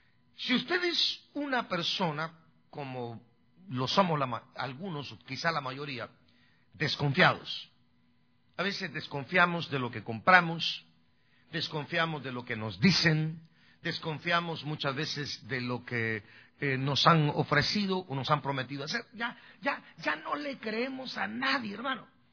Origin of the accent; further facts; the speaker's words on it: Guatemala; en mi país, me siento orgulloso de ser guatemalteco